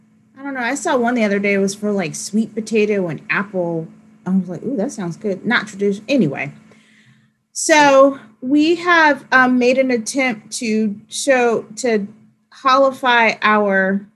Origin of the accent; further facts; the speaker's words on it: Florida, United States; You know, growing up, growing up in South Florida, I did have my Hanukkah traditions.